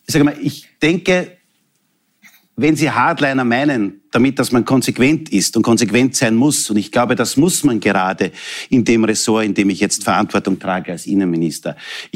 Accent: Texingtal, Lower Austria, Austria; ich komme aus dem Texingtal, das ist jene Gemeinde, wo ich 6 Jahre Bürgermeister war, das ist im Niederösterreich.

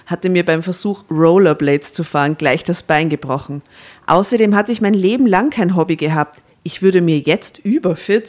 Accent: Seefeld, Tyrol, Austria; Hey, ich bin aus Seefeld und kenne das nicht.

